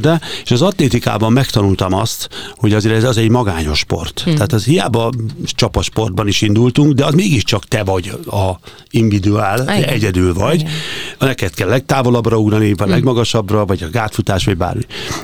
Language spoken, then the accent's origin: Hungarian; Gyula, Békés, Hungary; mikor gyerekként ugye kerestem a helyemet Gyulán, ahol én felnőttem